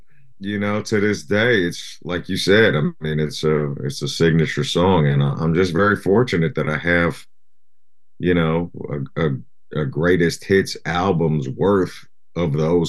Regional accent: Berkeley, California, United States; also born or lived in Tokyo, Japan; I was born in Japan. I was born in Tokyo, Japan. And then we moved to, ultimately, we ended up in Berkeley, California when I was, I think, second grade or so. You know, it was in the 80s.

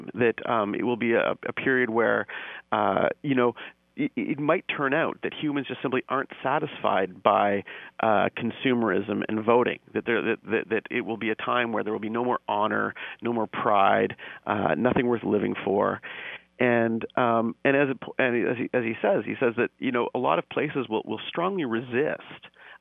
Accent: Canada; I'm a Canadian sort of looking

